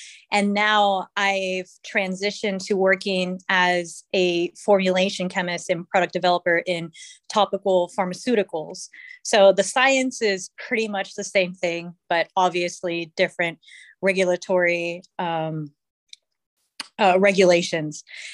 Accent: California, United States; So I'm from California and I'm local.

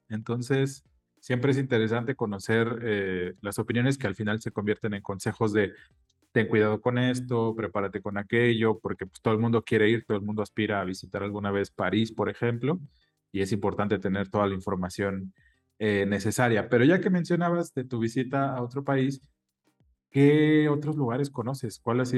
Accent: Mexico; Y cuando nosotros como mexicanos vamos a otro país, sobre todo Europa, Asia, Estados Unidos también incluso

